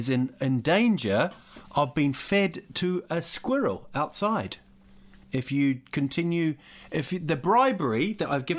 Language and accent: English; Rotorua, Bay of Plenty, New Zealand; What about my hometown? We went to Rotorua.